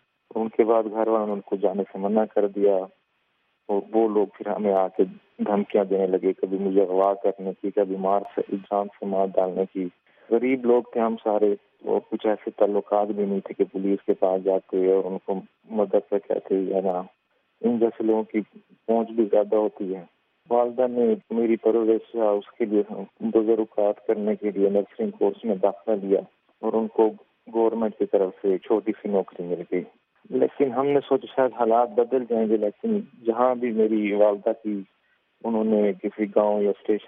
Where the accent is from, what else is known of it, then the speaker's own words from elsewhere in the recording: Khyber Pakhtunkhwa, Pakistan; اور میں خیبر پختونخوا کا رہنے والا ہوں.